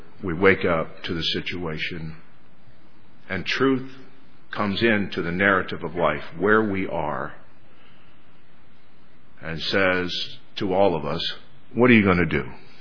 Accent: West Virginia, United States; also born or lived in Mississippi; I lived in Mississippi for 4 years, relatives in North Carolina for years. I was raised in West Virginia, lost my accent.

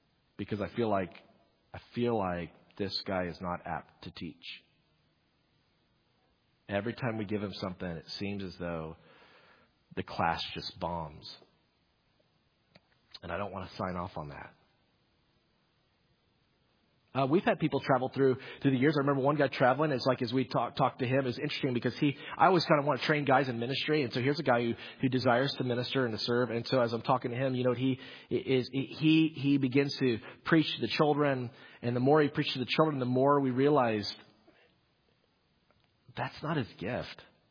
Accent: Greenville, United States; Okay, I'm from Greenville, so I can say this too.

